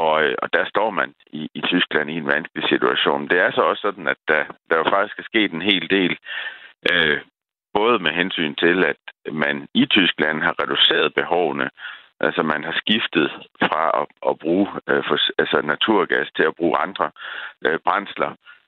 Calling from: Brussels, Brussels-Capital Region, Belgium; Linjen her, jeg er med fra Bruxelles faktisk.

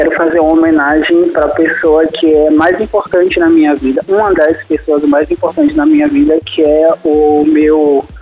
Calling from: Salvador, Bahia, Brazil; Eu falo de Salvador, Bahia.

